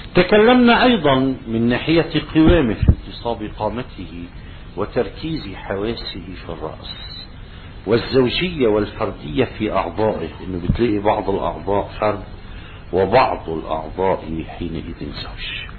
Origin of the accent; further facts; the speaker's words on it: South Lebanon, Lebanon; accent: Amili; وله مثال في لغتنا في لهجتنا العاملية وأنا صرت حكي كثير هذا المثال.